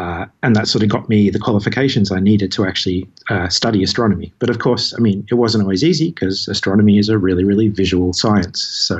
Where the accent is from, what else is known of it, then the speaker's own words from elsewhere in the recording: Australia; I grew up in Australia, so we have really clear skies